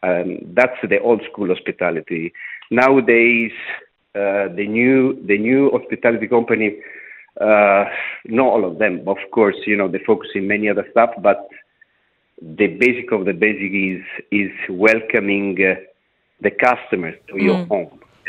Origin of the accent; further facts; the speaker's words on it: Calabria, Italy; No, I grew up in Calabria, south of Italy. It's the opposite side from Puglia.